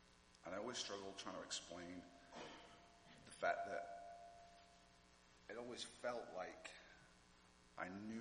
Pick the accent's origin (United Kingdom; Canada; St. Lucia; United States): United Kingdom; England; I'm English, before somebody says something.